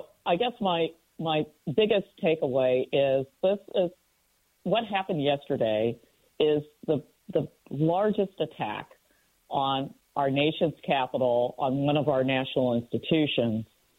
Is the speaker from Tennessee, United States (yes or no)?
no; Washington, District of Columbia, United States; born there; now in Seattle, United States; And I was born in Washington, D.C. I mean, Washington, D.C. was the home, the adopted home of my grandparents, my mom. It's the only home she really knew. It's where I was born.